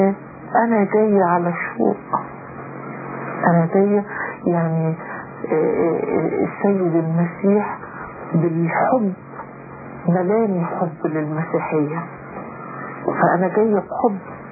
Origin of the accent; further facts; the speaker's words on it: Egypt; moved away as an adult; now in Netherlands; أول ما وصلت هولندا وقعدت أنا هربت من مصر.